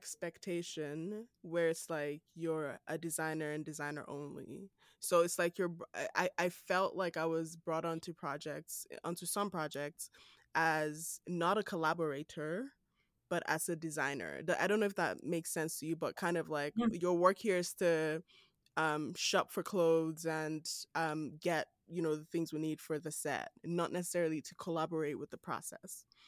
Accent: Nigeria; now in Canada; I'm a Nigerian based here in Canada.

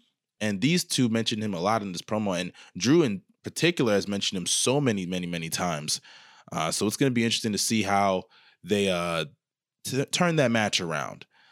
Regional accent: Houston, Texas, United States; Raw yesterday was in my hometown, Houston, and I was actually there.

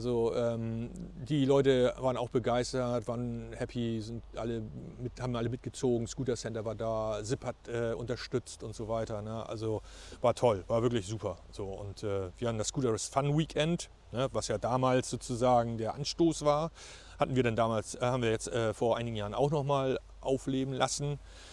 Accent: Mölln, Schleswig-Holstein, Germany; now in Plön, Germany; ich komme ja ursprünglich aus Mölln

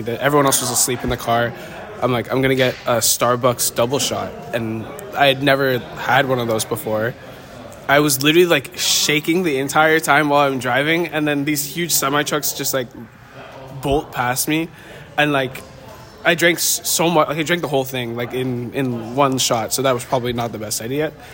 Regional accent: Canada; Because we're Canadian and because we're not going to hit people, pedestrians just kind of like walk into

